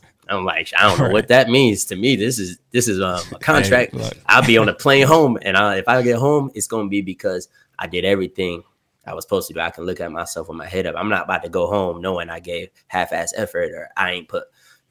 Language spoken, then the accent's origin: English; Goshen, United States; And I'm like, man, like I come from Goshen.